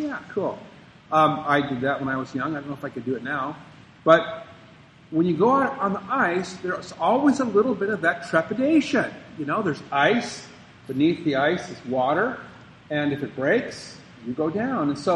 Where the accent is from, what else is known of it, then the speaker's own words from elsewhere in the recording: Minnesota, United States; Now, I'm from Minnesota, you know, and I remember when I was a child